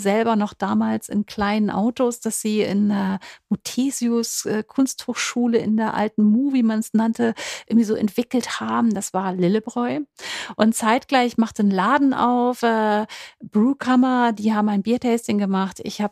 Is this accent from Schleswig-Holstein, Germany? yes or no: yes; Flensburg, Schleswig-Holstein, Germany; Ich komme aus Flensburg, das heißt, ich bin irgendwie mit diesem Plop groß geworden, mit dieser ganzen Werner-Geschichte und der braunen Flasche.